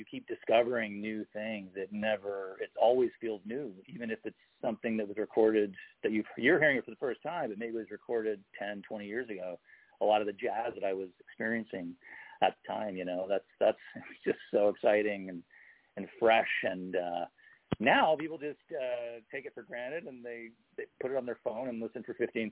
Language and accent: English; Toronto, Ontario, Canada; Just living in Toronto, growing up in Toronto, I wasn't exposed to jazz at all